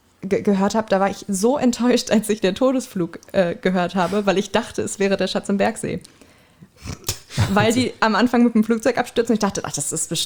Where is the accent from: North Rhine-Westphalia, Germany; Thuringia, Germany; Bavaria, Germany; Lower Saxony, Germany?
Lower Saxony, Germany; moved away as an adult; ich habe in Darmstadt studiert und ich habe vorher... Bevor ich da hingezogen bin aus Niedersachsen